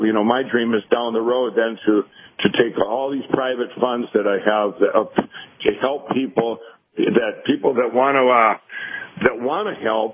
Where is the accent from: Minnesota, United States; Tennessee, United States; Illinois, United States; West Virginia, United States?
Minnesota, United States; Minneapolis; We're starting in my home state here, hometown of Minneapolis, Minnesota, and then we're going to Detroit.